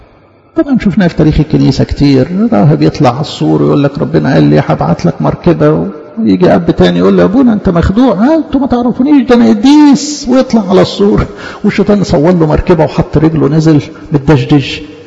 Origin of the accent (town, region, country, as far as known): Egypt